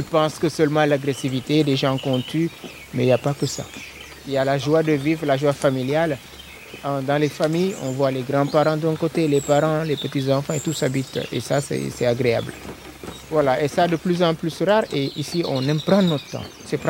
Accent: Senegal; now in Corsica, France; Je suis un Corse originaire du Sénégal.

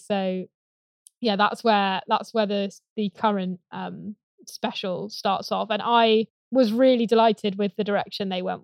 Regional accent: South West England, United Kingdom; I'm a huge fan partly because I grew up in Gloucestershire, about 20 minutes away from where this is filmed.

